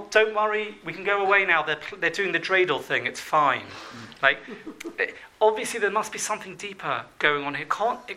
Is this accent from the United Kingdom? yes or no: yes; Golders Green, London, United Kingdom; and I'm not in Golders Green, but I grew up in Golders Green.